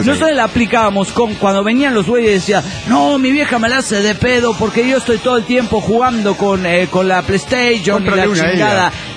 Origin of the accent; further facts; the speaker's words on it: Ciudad Juárez, Chihuahua, Mexico; de Ciudad Juárez, México.